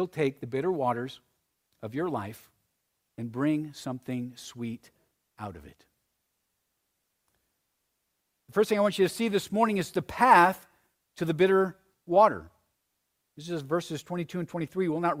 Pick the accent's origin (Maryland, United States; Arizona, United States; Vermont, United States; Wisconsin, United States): Arizona, United States; But when I was a kid, growing up in Arizona, we had something called saladitos.